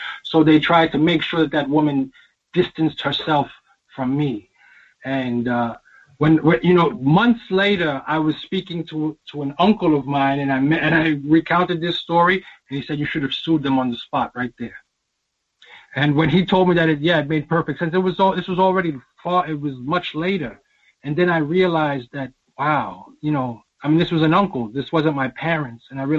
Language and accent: English; New York, United States; You know, I'm coming from New York. I wasn't used to being in that type of a situation.